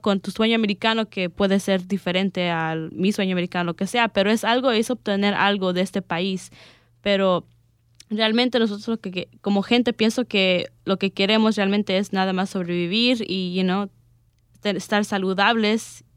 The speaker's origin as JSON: {"language": "Spanish", "country": "Colombia", "also_born_or_lived": "Puerto Rico", "moved": "yes", "lives_now": "United States", "said": "siento una persona colombiana que ha vivido en Puerto Rico, con diferente gente, you know, sí, igual somos latinos, hispanos, pero hacemos diferente cultura y aún así podemos estar ahí en solidaridad y después de ahí venir aquí a los Estados Unidos"}